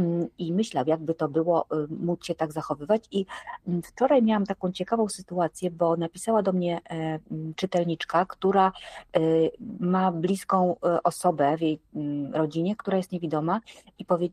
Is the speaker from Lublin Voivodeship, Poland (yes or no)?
yes; Krasnystaw, Lublin Voivodeship, Poland; moved away as an adult; now in Kraków, Poland; mieszkam w Krakowie od 24 lat. Przyjechałam z Lubelszczyzny, urodziłam się w Krasnym Stawie, więc tam mieszkałam do matury, a na studia przyjechałam do Krakowa.